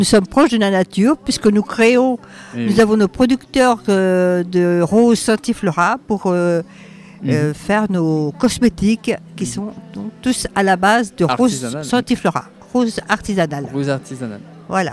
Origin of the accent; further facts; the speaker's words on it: Centre-Val de Loire, France; moi, je suis du Loiret